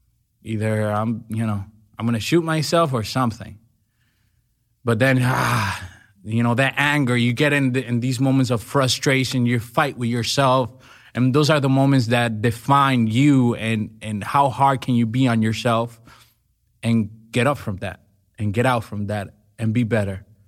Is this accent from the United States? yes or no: no; Dominican Republic; English is a second language; I come from Dominican Republic, from a really, really poor neighborhood called Las Cañitas.